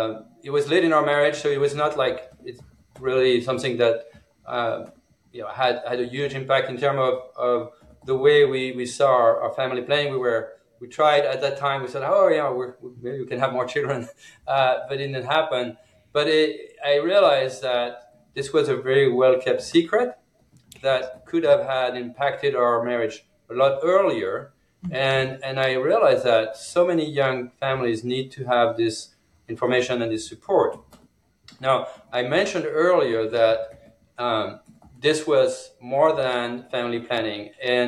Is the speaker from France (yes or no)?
yes; eastern France, France; I grew up in France in a Catholic family and in a small dairy farm in the eastern part of France. And in my teenagers, I left the church, and I grew up like many young French people as Catholic.